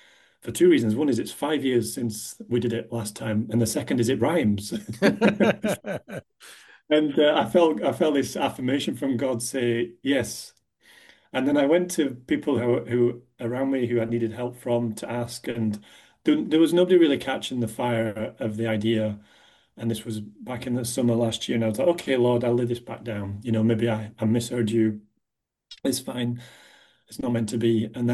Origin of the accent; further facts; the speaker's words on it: Yorkshire and the Humber, United Kingdom; moved away as an adult; now in Scotland, United Kingdom; So I've been in Scotland since I came to university. I'm from Yorkshire originally, and been here. I've been working here all my life